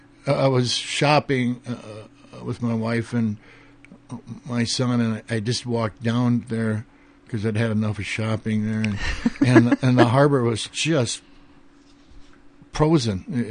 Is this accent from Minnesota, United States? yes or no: yes; Winona, Minnesota, United States; now in California, United States; and I knew about Northfield because my sister went to St. Olaf, and I grew up in Winona and would come up and visit her.